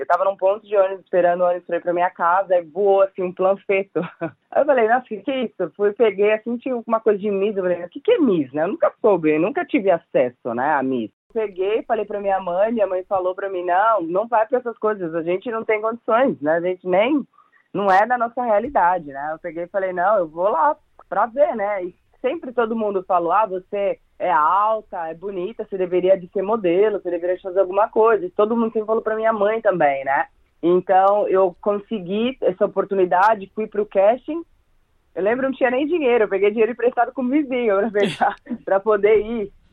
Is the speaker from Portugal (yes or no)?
no; São Paulo, Brazil; now in Adelaide, Australia; eu venho de São Paulo. Então, morar no interior, para mim, era assim uma coisa, meu Deus, o que, que eu tô fazendo aqui?